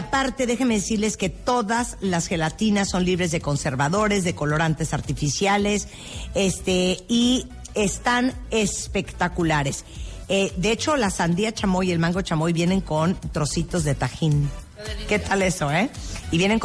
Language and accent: Spanish; Nicaragua; now in Mexico; Pero yo soy mexicana nacionalizada. Pero me sale el acento, ¿verdad?